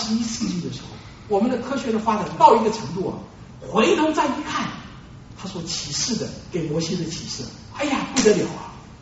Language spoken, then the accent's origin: Chinese; Taiwan; moved away as an adult; now in United States; 我三十四年前从台湾到美国来的时候，我妈妈帮我整理行李，她知道我要到美国的密西根州啊去留学